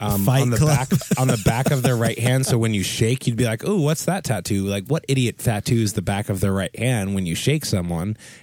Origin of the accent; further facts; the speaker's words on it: Delaware, United States; born there; And the last story, taking place in my home state of birth, Delaware.